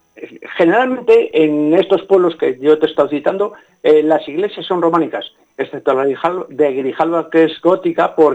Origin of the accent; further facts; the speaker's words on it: Villasandino, Castile and León, Spain; Date cuenta que mi pueblo, tiene 100 vecinos, tenía dos iglesias monumentales.